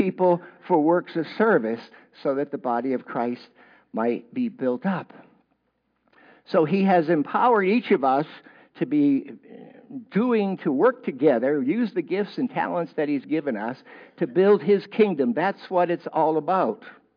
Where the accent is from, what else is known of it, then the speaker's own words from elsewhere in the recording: Massachusetts, United States; I'm from Massachusetts. I had to learn to speak properly. My first church was in Pennsylvania, and they didn't know what I was saying.